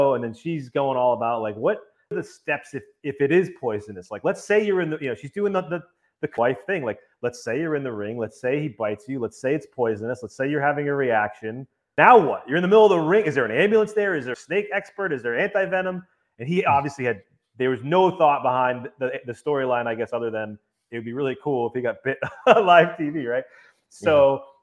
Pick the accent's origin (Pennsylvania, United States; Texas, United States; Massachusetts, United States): Massachusetts, United States; Boston; So I grew up in around Boston